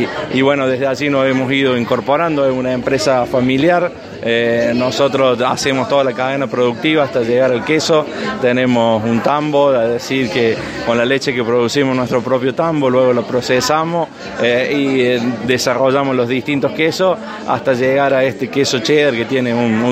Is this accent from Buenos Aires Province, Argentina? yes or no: no; Villa María, Córdoba, Argentina; nosotros somos de Villa María.